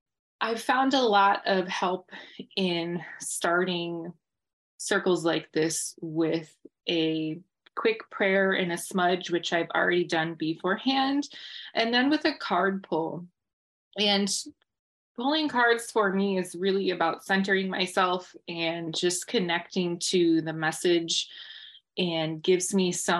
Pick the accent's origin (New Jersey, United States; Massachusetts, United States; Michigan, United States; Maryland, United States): Michigan, United States; I am born and raised in Anishinaabe territories here in Michigan in the Great Lakes.